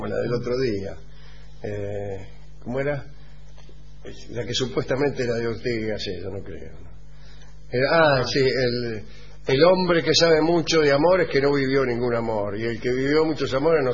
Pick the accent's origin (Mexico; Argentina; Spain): Argentina; Tucumán; de Tucumán.